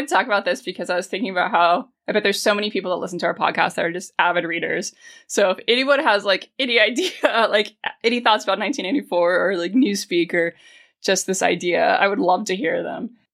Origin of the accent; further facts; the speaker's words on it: Phoenix, Arizona, United States; I have lived in the Sonoran Desert. I grew up in Phoenix.